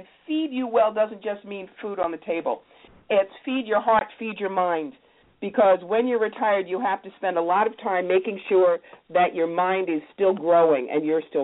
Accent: Cherry Hill, New Jersey, United States; I grew up in Cherry Hill.

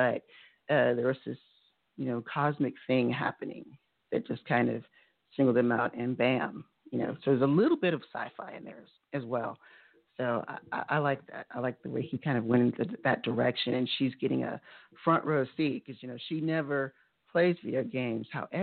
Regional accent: Texas, United States; also born or lived in Louisiana; I grew up in Texas and Louisiana.

